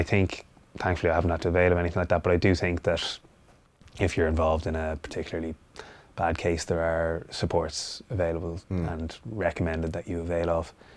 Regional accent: Dublin, Leinster, Ireland; growing up in Dublin and being an active kid and picking up bangs and bruises and then going to school in Belvedere.

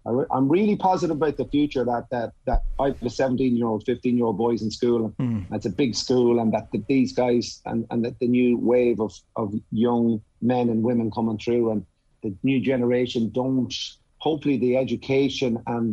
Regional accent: Ireland; And that really annoys people when people go, where are you from? And then they turn out, I'm Irish, but you don't look Irish. But that doesn't mean I'm not Irish

